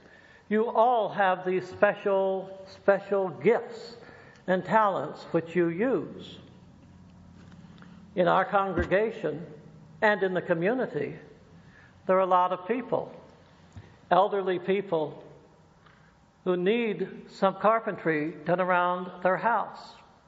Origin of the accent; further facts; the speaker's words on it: the South, United States; As some of you know, or some of you may have guessed, I was brought up in the South.